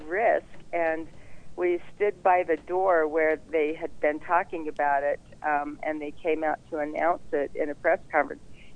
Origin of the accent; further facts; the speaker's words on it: Springville, Utah, United States; also born or lived in Washington, D.C.; I never would have imagined that when I was growing up in Springville, Utah, that I would end up spending 37 years living in the nation's capital.